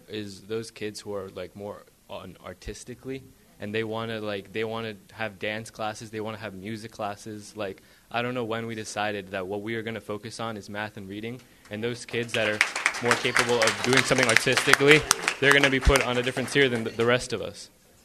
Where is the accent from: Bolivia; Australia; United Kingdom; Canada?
Bolivia; moved away; I'm from Bolivia. We would be in Bolivia right now. But we moved here